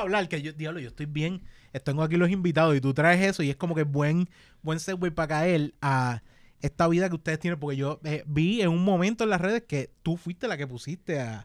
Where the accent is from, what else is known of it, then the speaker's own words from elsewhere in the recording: Cagua, Aragua, Venezuela; pues yo soy de Cagua.